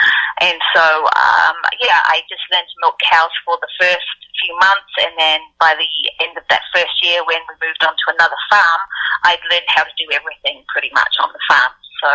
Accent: England, United Kingdom; moved away as an adult; I grew up in England, and when I was growing up, I had a field of cows behind my house.

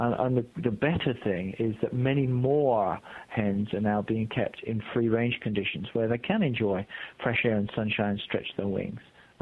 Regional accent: United Kingdom; they would leave my hometown in the UK and they would end up somewhere in Siberia.

